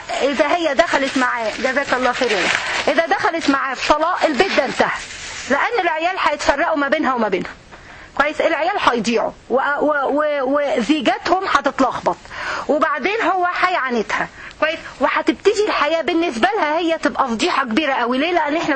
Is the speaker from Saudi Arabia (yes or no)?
no; Egypt; ده مثل عندنا في مصر